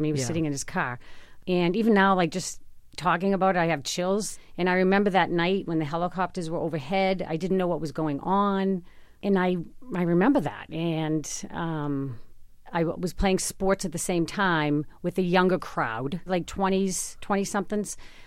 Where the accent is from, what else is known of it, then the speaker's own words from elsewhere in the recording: Boston, Massachusetts, United States; That's how I grew up. I grew up in Mission Hill. We had every flavor in my class.